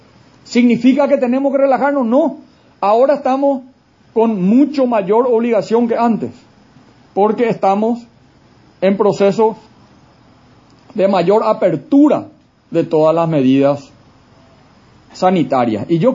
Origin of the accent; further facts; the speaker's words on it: Paraguay; lo que podemos hacer los paraguayos, de lo que somos los paraguayos, de lo que estamos haciendo los paraguayos.